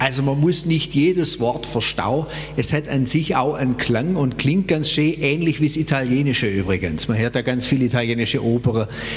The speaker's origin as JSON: {"language": "German", "town": "Beisingen", "region": "Baden-Württemberg", "country": "Germany", "said": "Beisingen bei Rottweil, da wo ich herkomme, das liegt über Epfendorf am Neckar, der obere Neckar, da ist das Tal noch sehr steil und felsig."}